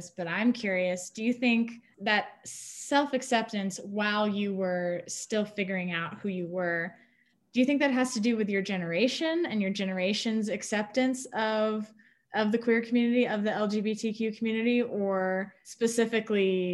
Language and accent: English; the South, United States; It took me a lot longer, I would say, to figure it out. Cause I grew up in the South.